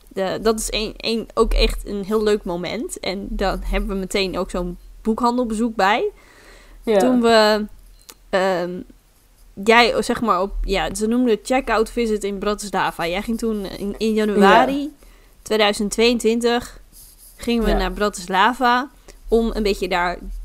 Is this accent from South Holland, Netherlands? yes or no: no; Barneveld, Gelderland, Netherlands; En toen vroeg ze, waar kom je vandaan? En toen zei ik, een kleine stad of zo, weet ik veel. En ik ga er zo vanuit dat mensen niet weten waar Barneveld is.